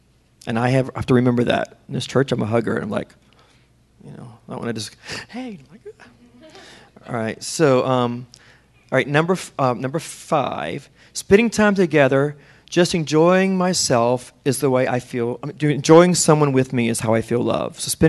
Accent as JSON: {"language": "English", "town": "New Orleans", "region": "Louisiana", "country": "United States", "said": "I'm from New Orleans, and I have the southern white woman teaching me Spanish."}